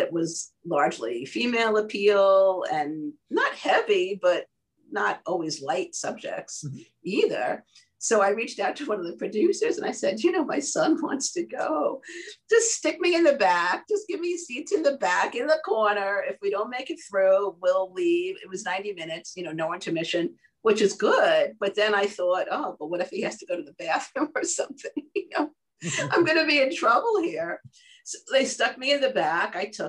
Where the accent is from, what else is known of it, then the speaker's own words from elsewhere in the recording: New York, United States; my background in PR and marketing, my knowledge of the parenting arena, my being a New Yorker